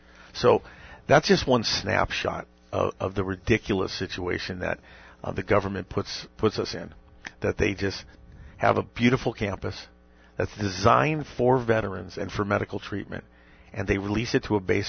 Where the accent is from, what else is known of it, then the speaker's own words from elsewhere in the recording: Los Angeles, California, United States; I'm from Los Angeles.